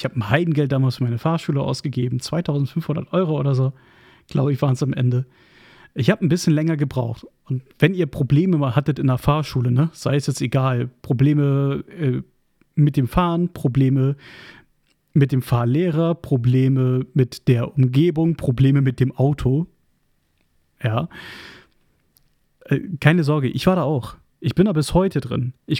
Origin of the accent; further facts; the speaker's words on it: Oldenburg, Lower Saxony, Germany; meiner Heimatstadt Oldenburg. Und ich fahre diese Strecke täglich nach Oldenburg. Täglich.